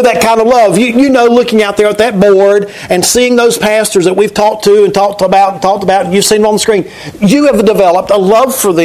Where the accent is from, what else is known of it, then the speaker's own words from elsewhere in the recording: the South, United States; I'm from the South.